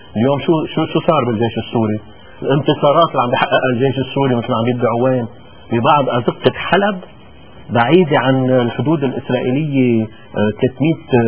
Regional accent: Lebanon; كنا نحن كلبنانيين عشاق الديمقراطية رح نحسد سوريا

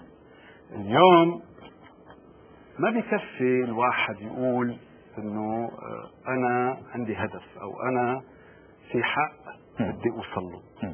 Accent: Lebanon; نحن استاذ وليد كلبنانيين كعرب نحن للأسف نحن أصحاب حق, بس نحن ما بنعرف نسوق حقنا

